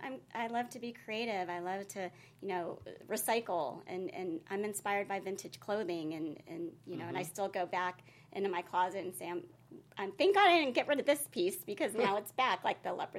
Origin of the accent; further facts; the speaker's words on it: Philippines; moved away; I'm from the Philippines, and mm-hmm. When we moved out here, we really didn't have much